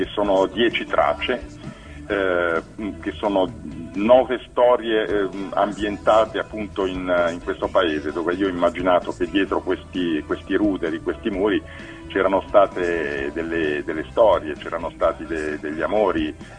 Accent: Tuscany, Italy; passeggiando per un paesino disabitato qua della Lunigiana, mm-hmm. Delle mie parti

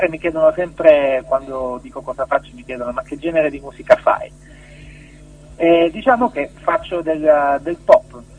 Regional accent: Lecce, Apulia, Italy; now in Bologna, Italy; Poi dopo mi sono trasferito a Bologna, perché io sono di Lecce.

